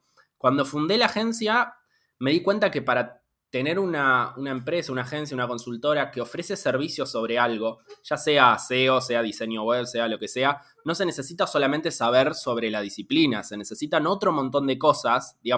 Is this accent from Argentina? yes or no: yes; Bahía Blanca, Buenos Aires Province, Argentina; now in Buenos Aires, Argentina; primero en Bahía Blanca, mi ciudad natal, después estudié unos años economía acá en Ciudad de Buenos Aires.